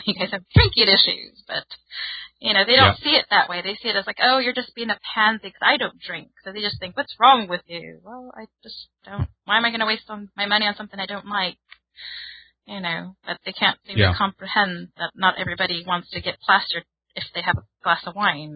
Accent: California, United States; now in Sweden; I come from California, and there, it's like everybody does marijuana, like literally.

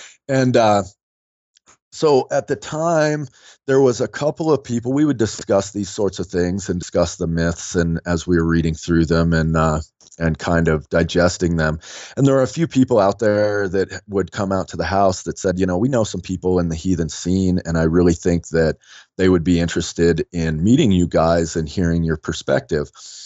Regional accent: Wyoming, United States; also born or lived in Virginia / California / Washington, District of Columbia, United States; after kind of bouncing around from growing up in Wyoming and spending some time in California and winding up back out in Virginia, where we were actually born in DC.

